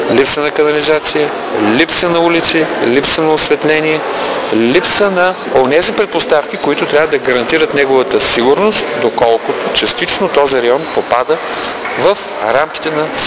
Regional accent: Varna, Varna Province, Bulgaria; Тук мога да добавя и личното си убеждение, че като варненец

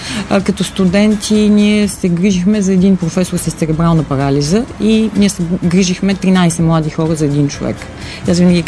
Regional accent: Plovdiv, Plovdiv Province, Bulgaria; аз съм от Пловдив, завършил съм езиковата гимназия в Пловдив, немски език.

